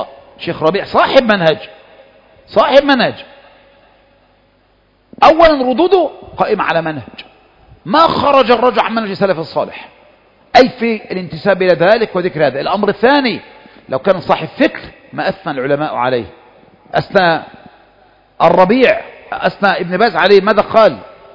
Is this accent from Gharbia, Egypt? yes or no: no; Kafr El Sheikh Governorate, Egypt; أنت مصري وإحنا جيران كمان، أنت من الدقالية وإحنا من كفر الشيخ.